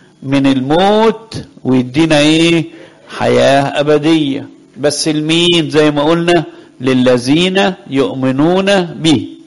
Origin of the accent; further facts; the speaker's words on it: Egypt; ما هو اسمه سلوى بس ليه اسم تاني عندنا في مصر